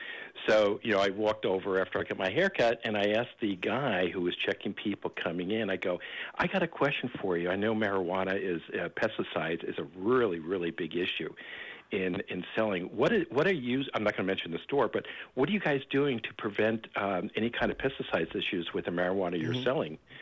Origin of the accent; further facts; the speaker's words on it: Renton, Washington, United States; I'm from Renton, Washington.